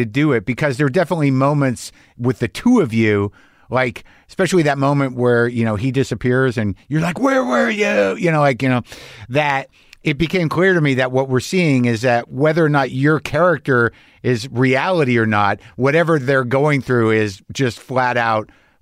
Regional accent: New Mexico, United States; I grew up in New Mexico.

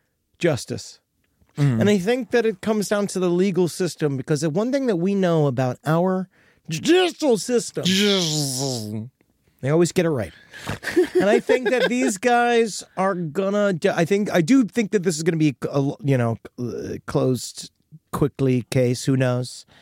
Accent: New York, United States; I'm also a true New Yorker, and I don't hear what happens. I'm a New Yorker.

